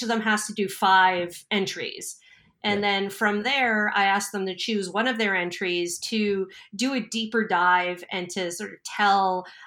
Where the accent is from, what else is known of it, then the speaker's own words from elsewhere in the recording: Quebec, Canada; I'm from Quebec.